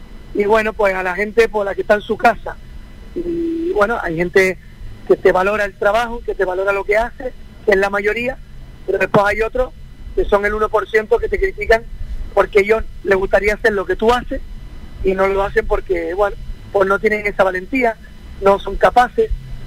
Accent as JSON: {"language": "Spanish", "region": "Canary Islands", "country": "Spain", "said": "los más seguidores que tengo son aquí en Canarias, en la península, que le doy las gracias porque yo puedo decir que he sido profeta en mi tierra"}